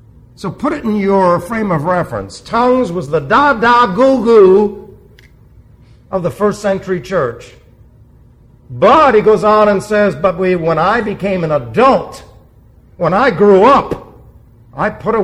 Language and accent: English; New York, United States; English is a second language; So I had an accent for many years. Was laughed at. Then I was raised in New York, and so you know the problem there right away. But eventually I learned the language.